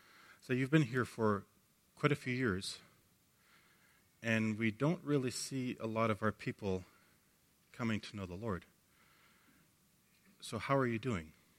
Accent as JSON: {"language": "English", "town": "Buffalo Head Prairie", "region": "Alberta", "country": "Canada", "tie": "born or raised there", "moved": "as an adult", "said": "I grew up in Buffalo Head Prairie, the best place. It's kind of almost like the promised land."}